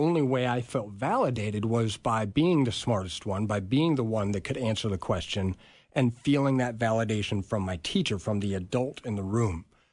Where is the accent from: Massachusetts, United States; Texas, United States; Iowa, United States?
Iowa, United States; Storm Lake; I grew up in Iowa, so Northwest Iowa corner.